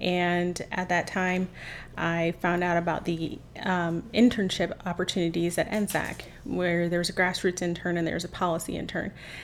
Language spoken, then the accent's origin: English; Fort Wayne, Indiana, United States; I really care about Fort Wayne. It is my hometown, and I wanted to have it to come back